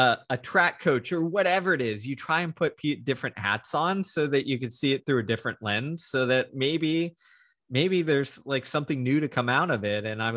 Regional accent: Texas, United States; mainly because I'm from Texas, so everybody knows that story here.

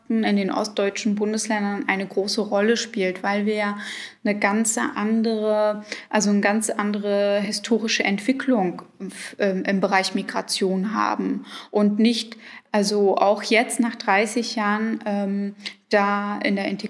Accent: Schwerin, Mecklenburg-Vorpommern, Germany; moved away as an adult; now in Berlin, Germany; also ich bin hier aufgewachsen in Schwerin und bin dann 2008 nach Berlin gegangen zum Studieren

